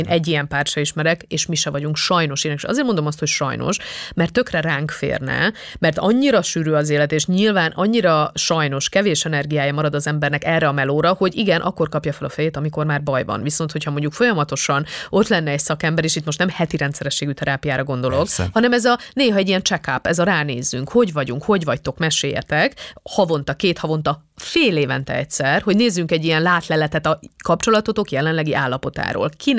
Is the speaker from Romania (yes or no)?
yes; Transylvania, Romania; az Erdélyből származom, tehát magyar osztályba jártam, magyar barátaim voltam